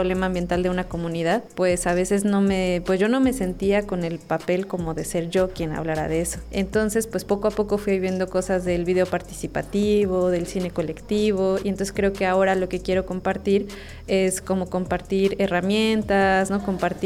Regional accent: Michoacán, Mexico; vengo desde Michoacán.

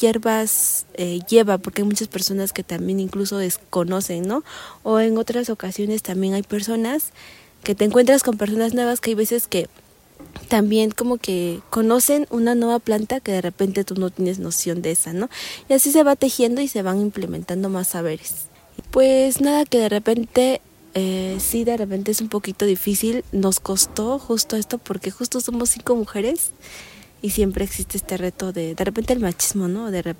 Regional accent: San Miguel Xochixtepec, Oaxaca, Mexico; Yo soy originaria de la Sierra Sur del estado de Oaxaca, de una comunidad llamada San Miguel Xochixtepec.

